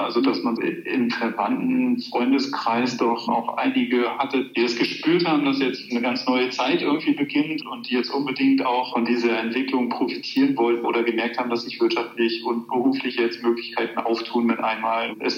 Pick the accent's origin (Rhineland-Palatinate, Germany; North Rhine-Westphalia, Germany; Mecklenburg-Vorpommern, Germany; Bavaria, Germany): Mecklenburg-Vorpommern, Germany; Finken; also born or lived in Röbel; ich bin 1979 in Rögel an der Müritz geboren. Das ist im schönen Mecklenburg-Vorpommern in der Mecklenburgischen Seenplatte. Und aufgewachsen bin ich in einem kleinen Dorf in dem Altkreis Rögel, das heißt Finken.